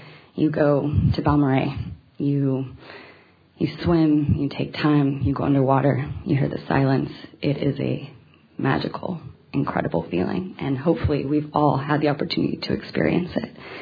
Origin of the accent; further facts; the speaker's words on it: Alpine, Texas, United States; I was born and raised in Alpine, Texas.